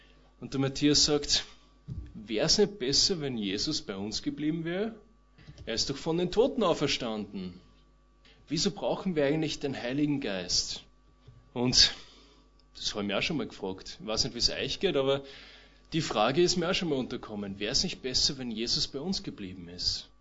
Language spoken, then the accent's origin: German; Traun, Upper Austria, Austria; ich bin aus Traun und bin jetzt dort seit einem knappen Jahr Co-Pastor in der Gemeinde.